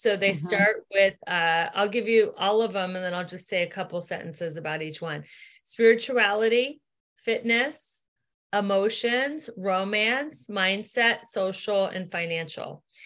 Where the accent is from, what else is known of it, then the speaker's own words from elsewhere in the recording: Cincinnati, Ohio, United States; now in Los Angeles, United States; So I grew up in Cincinnati, Ohio, and I had a childhood dream of being an actress. So I moved to LA about 20 years ago